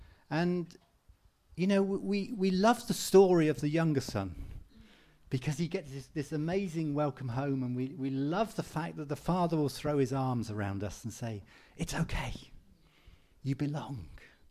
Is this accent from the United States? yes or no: no; United Kingdom; But we're British.